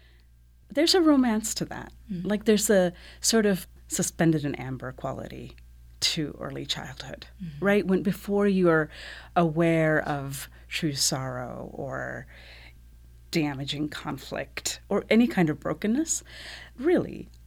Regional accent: United States; I wasn't born or raised in that cultural context. But then I was raised in the United States, mostly.

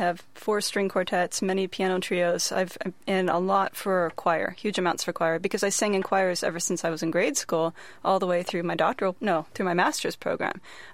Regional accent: California, United States; Well, I grew up in the Bay Area. I'm from here. I went to Monta Vista High School

